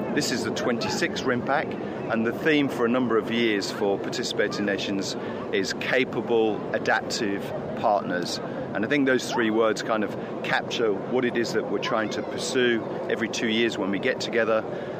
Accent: Australia; I'm an Australian naval officer.

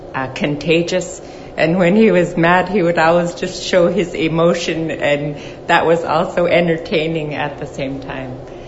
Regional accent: Bethel, Alaska, United States; I'm from Bethel, Alaska.

